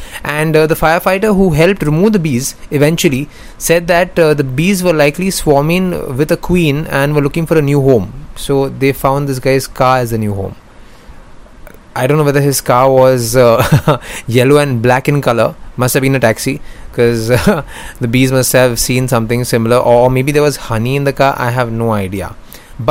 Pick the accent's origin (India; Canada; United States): India; I'm not going to call him Prince because he's not my Prince, I'm from India.